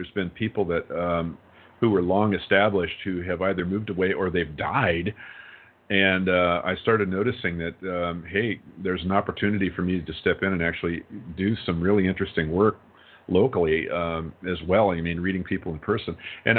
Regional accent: Scotland, United Kingdom; because I'm a Scottish guy, you know, and I'm a guy.

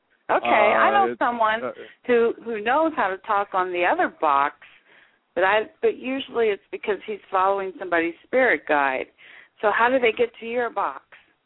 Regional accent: Indiana, United States; I'm from Indiana.

